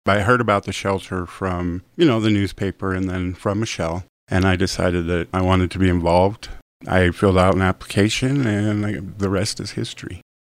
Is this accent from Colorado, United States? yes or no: yes; Saguache, Colorado, United States; also born or lived in Dallas; I am originally from Sawatch.